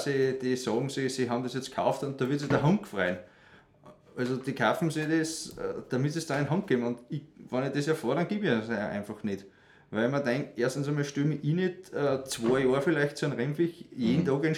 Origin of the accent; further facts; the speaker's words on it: Niederwaldkirchen, Upper Austria, Austria; Also ich bin gebürtiger in Niederwegkirchen, eben auf dem Hof, wo wir jetzt leben. Und habe Volksschulabschluss natürlich in Niederwegkirchen gemacht. Dann war ich 5 Jahre in St. Florian in der Landwirtschaft.